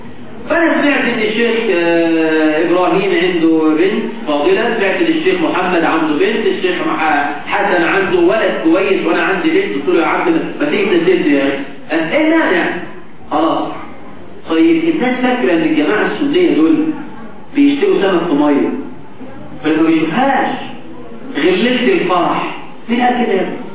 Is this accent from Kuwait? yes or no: no; Egypt; إحنا عندنا في مصر